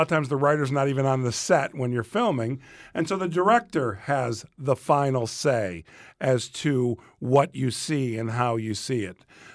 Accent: Morton Grove, Illinois, United States; also born or lived in Chicago; Because a lot of times, you know, that people get it wrong. I'm from Morton Grove. The Sun-Times, for whatever reason, for a long time, called me Mount Prospect-born

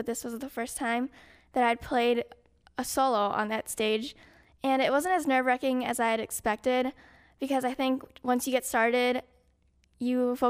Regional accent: South Korea; It was when I was growing up in Korea, where I was born.

